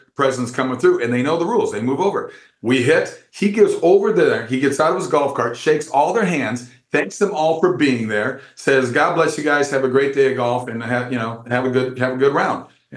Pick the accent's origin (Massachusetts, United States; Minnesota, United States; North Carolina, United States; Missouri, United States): Minnesota, United States; born or raised there